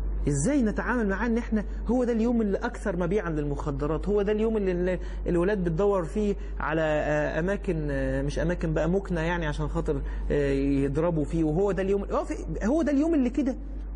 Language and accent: Arabic; Alexandria, Alexandria Governorate, Egypt; مع الأسف احنا كاسكندرانية هنا